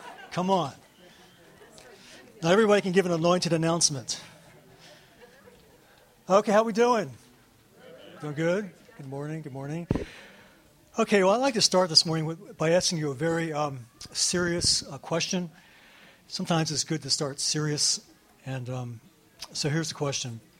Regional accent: Truth or Consequences, New Mexico, United States; I used to love it back in the 50s, growing up in Truth or Consequences.

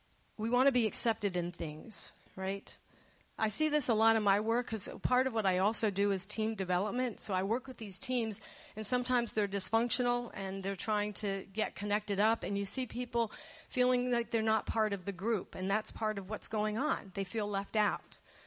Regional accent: New Jersey, United States; I grew up in New Jersey. And in my town, it was about half Catholic Italian, and it was about almost half Jewish.

